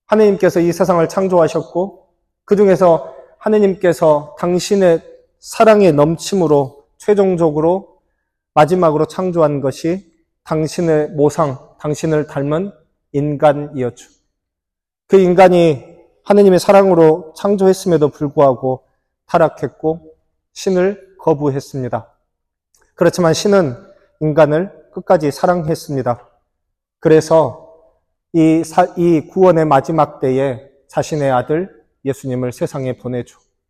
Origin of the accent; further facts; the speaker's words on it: South Korea; moved away; 그래서 제가 한국 사람이라고 하면 다들 잘 자기들이 생각하는 한국 사람과 제가 너무 다르게 생겨서